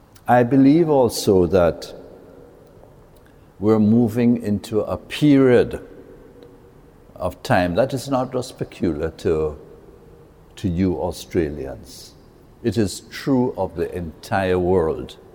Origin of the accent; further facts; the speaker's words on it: Jamaica; born there; My background is that I'm Chinese, born in Jamaica. My parents came from China and I was born in Jamaica. My grandparents would have been indentured servants